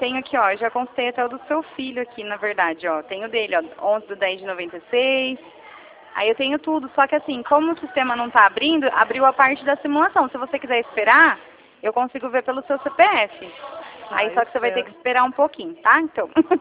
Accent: São Paulo, Brazil; Eu sou aqui do interior de São Paulo, né?

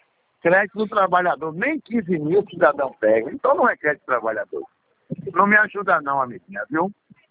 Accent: Northeast Region, Brazil; eu sou do Nordeste

